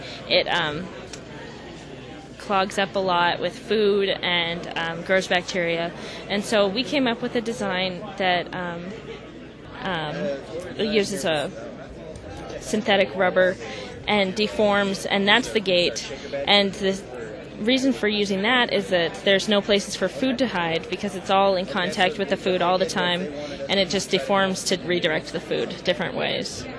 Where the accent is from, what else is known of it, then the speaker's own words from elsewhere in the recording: Portland, United States; Portland.